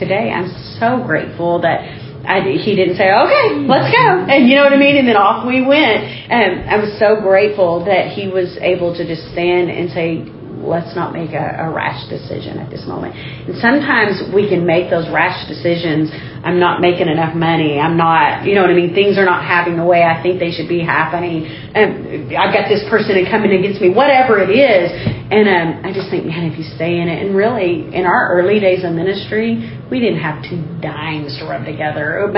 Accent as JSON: {"language": "English", "region": "Texas", "country": "United States", "said": "And if you know me, I am Texan through and through. I don't want to leave the state of Texas. I love Texas."}